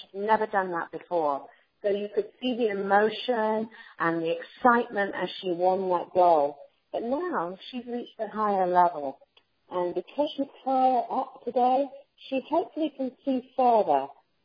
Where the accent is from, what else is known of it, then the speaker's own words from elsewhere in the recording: United Kingdom; Of course, we have to watch that being British